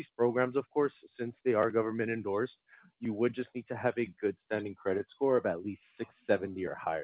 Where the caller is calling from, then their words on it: Los Angeles, California, United States; Yeah, so we're located out in Los Angeles.